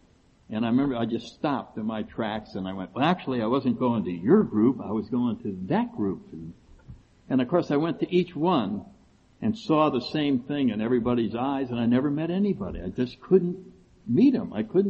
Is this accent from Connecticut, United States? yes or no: yes; Connecticut, United States; And I grew up in Connecticut up north, and, you know, nice family.